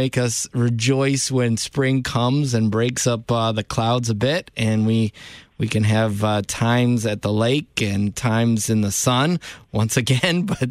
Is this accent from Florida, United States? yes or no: no; Howell, Michigan, United States; I myself grew up in Michigan. I grew up in Howell.